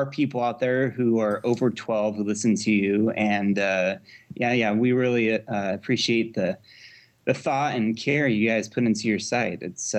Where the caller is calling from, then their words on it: Virginia Beach, Virginia, United States; Virginia Beach, Virginia, where I'm at grad school out here.